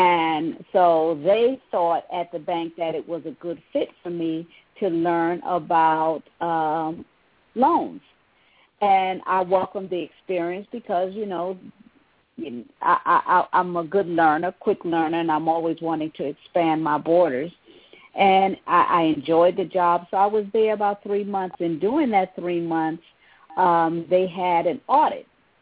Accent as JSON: {"language": "English", "region": "New York", "country": "United States", "tie": "born or raised there", "also_born_or_lived": "South Carolina", "moved": "as an adult", "lives_now": "Florida, United States", "said": "I was born in South Carolina and I was raised in New York. And I moved down here in 1981. I came down here, was engaged to my husband, and I was like, oh, we coming to Florida, the Sunshine State"}